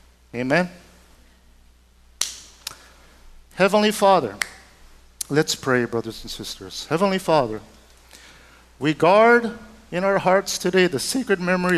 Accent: Hawaii, United States; And of course, I grew up here in Hawaii, and year after year after year, as a young kid, I never knew the significance of December 7th

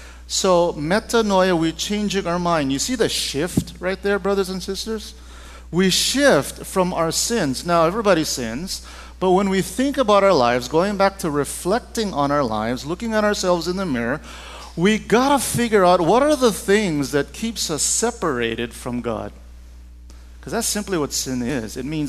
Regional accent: Hawaii, United States; You guys remember that? Yeah, growing up in Hawaii? Jesus coming soon.

